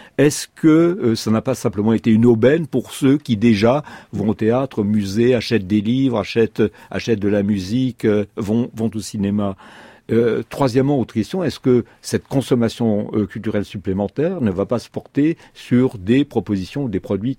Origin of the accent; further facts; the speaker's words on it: Metz, Grand Est, France; born there; Je suis fondamentalement européen.